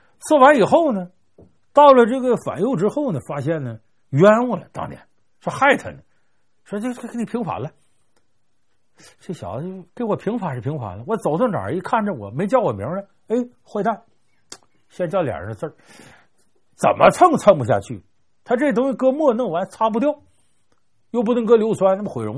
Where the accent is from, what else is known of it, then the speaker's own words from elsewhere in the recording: Heilongjiang, China; now in Beijing, China; 我看这字我挺亲切，我老家黑龙江，我现在在北京